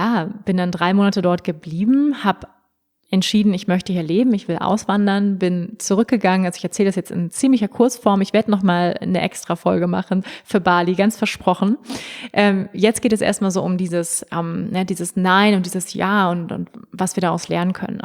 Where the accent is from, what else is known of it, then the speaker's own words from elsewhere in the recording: Hamburg, Germany; weil meine Eltern leben in Hamburg, ich komme aus Hamburg ursprünglich